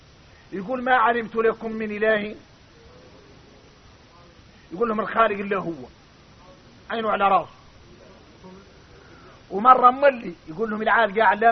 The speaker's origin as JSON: {"language": "Arabic", "country": "Mauritania", "said": "لكن نحن موريتاني"}